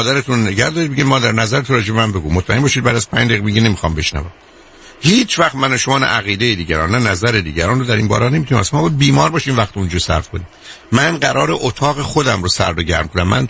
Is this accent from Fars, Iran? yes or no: yes; Shiraz, Fars, Iran; moved away; من خودم شیرازی هستم، یادم از بچگی وقتی میرفتم دم سعدیه